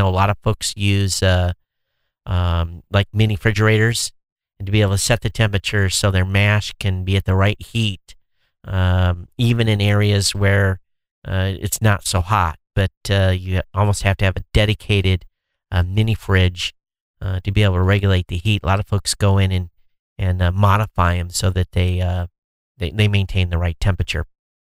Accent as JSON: {"language": "English", "region": "Michigan", "country": "United States", "said": "because I'm from Michigan, I always call Michigan God's country."}